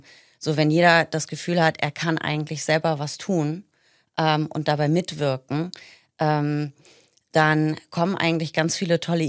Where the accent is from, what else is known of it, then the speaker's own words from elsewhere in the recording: Hilden, North Rhine-Westphalia, Germany; now in Milan, Italy; Ich komme eigentlich aus Hilden, habe jetzt aber lange Zeit in Mailand gelebt oder lebe seit circa 7 Jahren in Mailand.